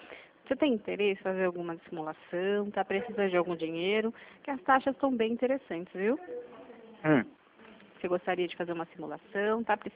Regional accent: Piracicaba, São Paulo, Brazil; Nós somos aqui de Piracicaba.

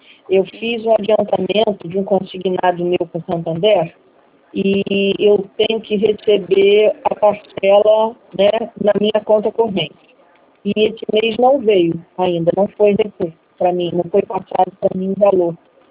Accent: Rio de Janeiro, Brazil; No meu caso, como eu sou do interior do estado do Rio de Janeiro

